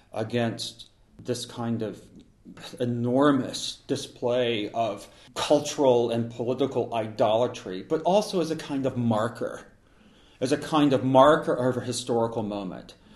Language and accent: English; Laurel, Mississippi, United States; I grew up in the Deep South and came of age in a town called Laurel, Mississippi